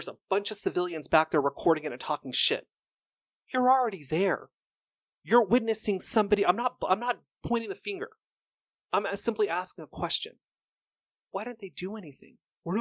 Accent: Simi Valley, California, United States; I grew up in Simi Valley.

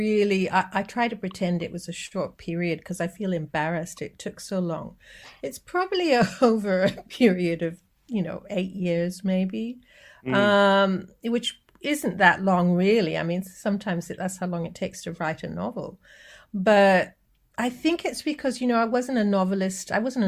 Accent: Jamaica; because I am Jamaican

